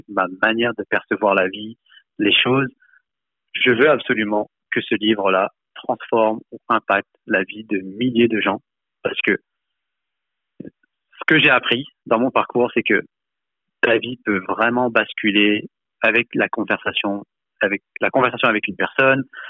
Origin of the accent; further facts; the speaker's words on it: France; Moi, j'ai grandi donc en France et là, mon père qui venait d'immigrer du Laos.